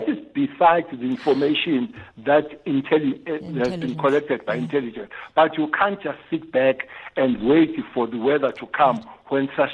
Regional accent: South Africa; us as South Africans

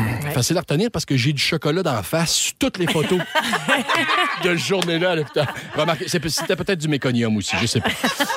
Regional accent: Quebec, Canada; accent: Gaspésien; Mon accent gaspésien était pas prêt, moi, là.

